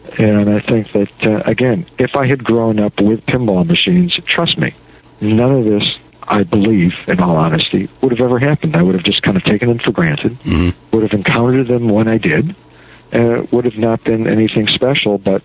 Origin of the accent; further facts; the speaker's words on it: Chicago, Illinois, United States; But growing up in Chicago, where games were outlawed, it wasn't until I went to college that I started playing pinball.